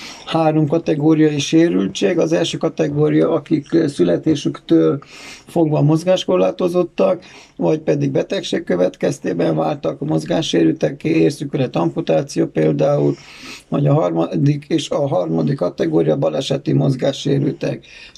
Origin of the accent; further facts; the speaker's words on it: Târgu Mureș, Mureș County, Romania; Marosvásárhelyről vagyok, Marosvásárhelyen születtem, itt gyermekeskedtem Marosvásárhelyen, a tanulmányaimat is itt végeztem, az általános iskolát, a liceumot és az egyetemet is.